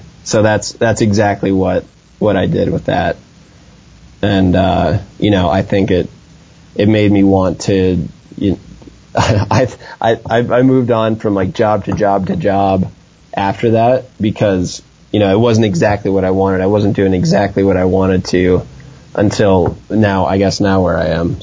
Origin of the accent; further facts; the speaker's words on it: Vail, Colorado, United States; growing up in Vail is, it's kind of a tough thing